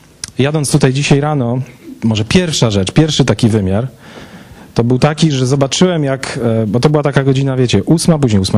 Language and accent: Polish; Stalowa Wola, Subcarpathian Voivodeship, Poland; Agata jest ze Stalowej Woli, ja jestem ze Stalowej Woli